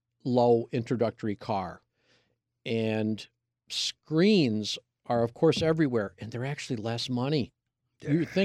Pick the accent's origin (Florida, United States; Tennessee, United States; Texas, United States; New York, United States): New York, United States; East Hoosick; So our neighbors growing up in East Hoosick was a Chrysler dealer.